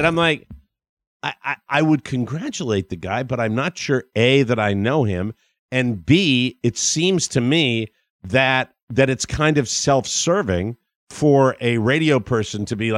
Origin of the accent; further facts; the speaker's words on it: Washington, District of Columbia, United States; I met a lot of people growing up in Washington D.C. in the radio business.